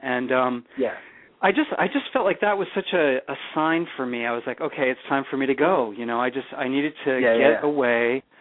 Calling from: Milwaukee, Wisconsin, United States; also born or lived in Los Angeles; I'm calling from Milwaukee, Wisconsin, heartland of America.

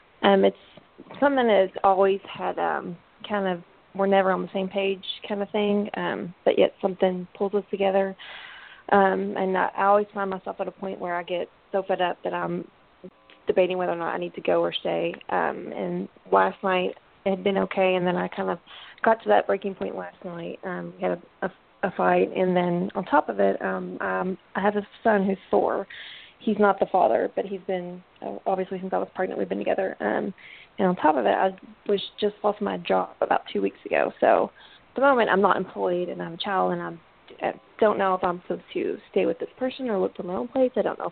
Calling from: Louisville, Kentucky, United States; I'm calling from Louisville, Kentucky.

